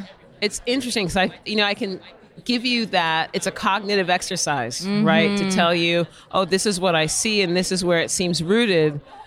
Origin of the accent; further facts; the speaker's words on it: Cleveland, Ohio, United States; I mean, I grew up in Cleveland, Ohio, and my godparents lived in Chesterland, Ohio.